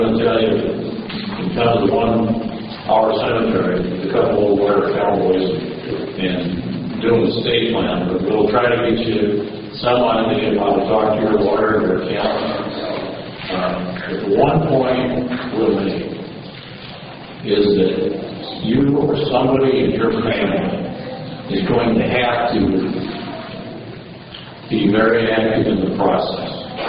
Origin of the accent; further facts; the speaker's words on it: Iowa, United States; I'm from Iowa.